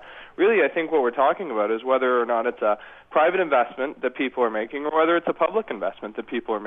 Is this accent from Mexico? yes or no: no; Canada; now in United States; I'm a Canadian citizen. I've lived in the U.S. for a long time, and after I graduated high school, I went back up north to go to college